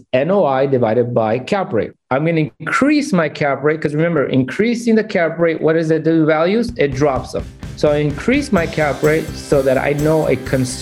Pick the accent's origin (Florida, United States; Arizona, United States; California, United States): California, United States; Salinas; I'm from Salinas, California. And if you don't know where Salinas is, that is, it's in Central Coast.